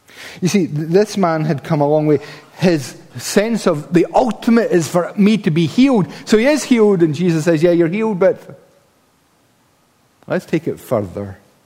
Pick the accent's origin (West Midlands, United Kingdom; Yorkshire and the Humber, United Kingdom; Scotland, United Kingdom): Scotland, United Kingdom; Paisley; When I was growing up, I grew up in Paisley.